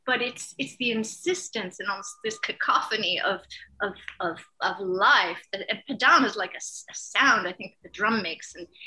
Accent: Massachusetts, United States; now in New York, United States; I grew up in Massachusetts, and it's much more typically northeastern, which means we get, or we used to get, 4 predictable seasons, every season in its full glory.

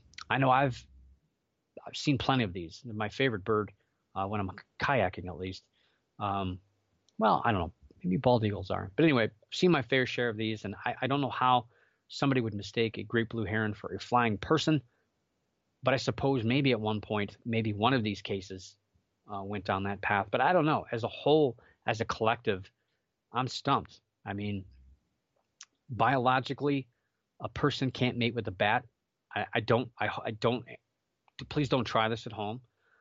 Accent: Ohio, United States; I want to mention that I live in Northeast Ohio. I grew up in Northeast Ohio, and we're home of the Goodyear blimp, and it's based out of Akron for Goodyear.

